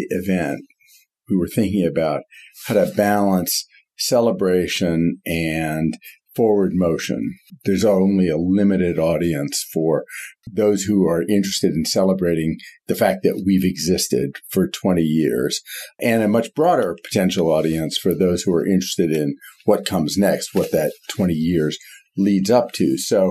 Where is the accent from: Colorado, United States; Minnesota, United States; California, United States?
California, United States; I grew up in Silicon Valley where, you know, the history of an organization is two guys in a garage, right?